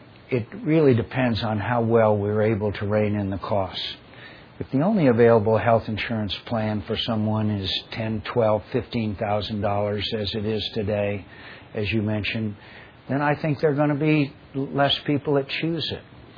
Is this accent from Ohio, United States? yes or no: no; Arizona, United States; We've done that in my home state of Arizona.